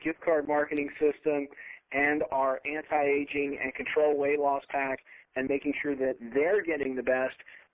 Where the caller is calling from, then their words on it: Colorado, United States; I'm calling in from Colorado this evening.